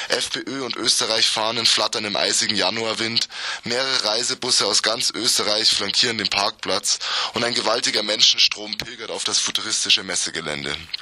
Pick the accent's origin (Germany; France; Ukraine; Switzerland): Germany; Bavaria; now in Vienna, Austria; Fremd, da ich als Deutscher oder als Bayer in Wien mich noch immer auf unsicherem Terrain bewege